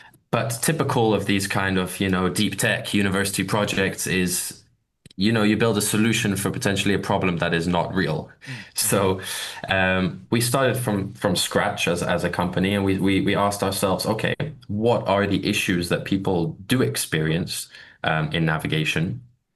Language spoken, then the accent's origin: English; South Africa; now in Eindhoven, Netherlands; as you heard in the beginning. I'm originally from South Africa, based out of here in the Netherlands.